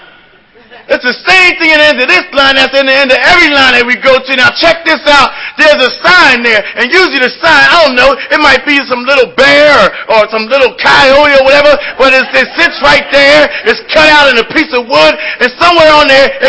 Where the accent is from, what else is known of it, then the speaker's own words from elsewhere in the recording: New Jersey, United States; I'm originally from the Greater Camden area, Narcotics Anonymous. I was born and raised in New Jersey.